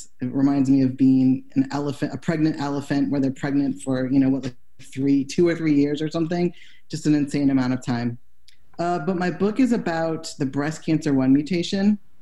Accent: Midwest, United States; especially growing up in the Midwest in the 90s in a small town.

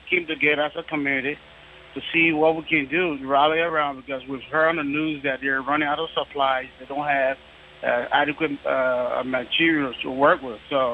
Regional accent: Liberia; now in Oregon, United States; We are from Liberia, and we have our families, our loved ones, and the people. We're all connected to the people in Liberia as a community here.

